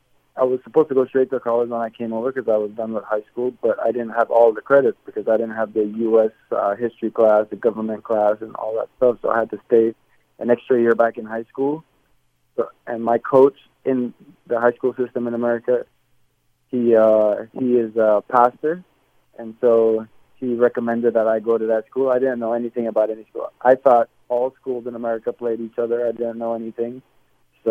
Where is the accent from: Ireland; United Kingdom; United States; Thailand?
United States; New York; born there; also born or lived in Belize; I was born in New York, but I know everything about Belize, you know, because that's where my parents are from.